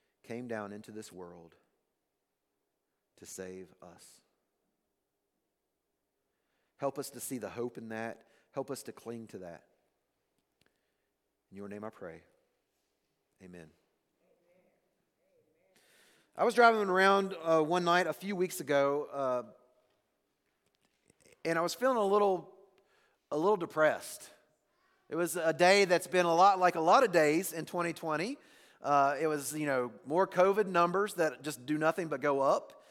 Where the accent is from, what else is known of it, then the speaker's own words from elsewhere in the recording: the South, United States; I grew up in the South, so you got to deal with my...